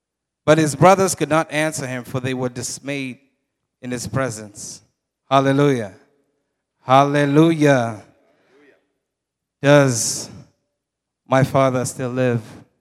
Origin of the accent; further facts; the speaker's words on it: Kenya; English is a second language; now in United States; I'm from Kenya. For those who probably don't know, you probably see my forehead. So you already know I'm not from around here.